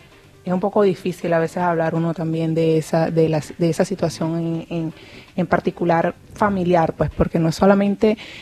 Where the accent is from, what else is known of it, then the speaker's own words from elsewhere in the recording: Venezuela; moved away; como todo venezolano y como todo inmigrante, nosotros no podemos, el país no se puede adaptar a nosotros